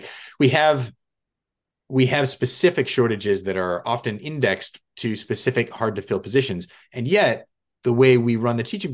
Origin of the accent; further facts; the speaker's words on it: Michigan, United States; first language English; I'm from Michigan. I speak English at home. I have been speaking English my whole life.